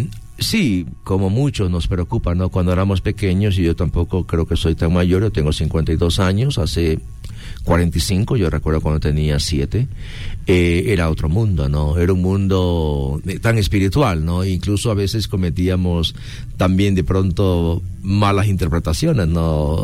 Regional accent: Manabí, Ecuador; el pueblo donde yo me crié en Manabí

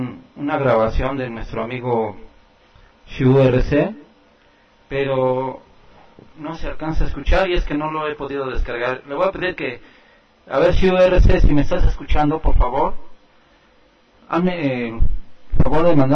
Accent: Azcapotzalco, Mexico City, Mexico; born there; Yo nací también en la delegación Azcapotzalco. Y bueno, yo pensaba, ¿cómo es posible que siendo mexicano, pues no conozca nada de mi México ancestral?

